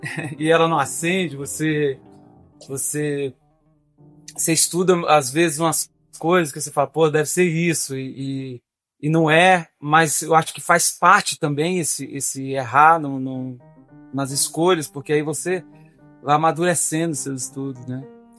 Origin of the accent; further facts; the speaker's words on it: Ceilândia, Federal District, Brazil; E eu vim morar aqui, eu sou músico que fui criado em Ceilândia, né? E hoje em dia eu moro aqui num lugar chamado Tororó. E aqui a minha casa fica a 2 quilômetros de uma cachoeira.